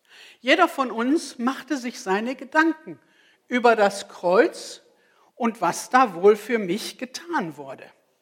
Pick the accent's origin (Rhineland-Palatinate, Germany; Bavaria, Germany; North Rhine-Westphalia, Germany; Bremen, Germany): North Rhine-Westphalia, Germany; wir sagen ja hier im Niederrhein oder ich komme aus dem Ruhrgebiet, so schwer von Kapé, ne?